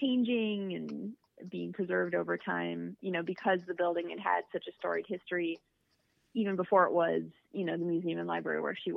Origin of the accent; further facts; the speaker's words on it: Philadelphia, Pennsylvania, United States; so I grew up in Philadelphia, and there are a lot of really, really old buildings in the city of Philadelphia, obviously.